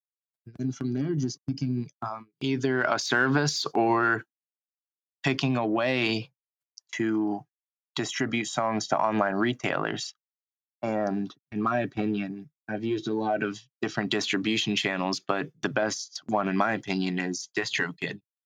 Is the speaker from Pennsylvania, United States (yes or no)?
yes; Pennsylvania, United States; a lot of my listeners in my home state of Pennsylvania, specifically in my area, will know about this.